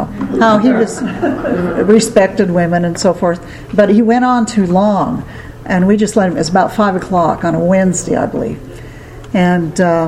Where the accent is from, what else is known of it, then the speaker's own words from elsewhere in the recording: Rexburg, Idaho, United States; I grew up in Rexburg, Idaho, which hung Ernest Wilkinson in effigy once because he tried to steal our college.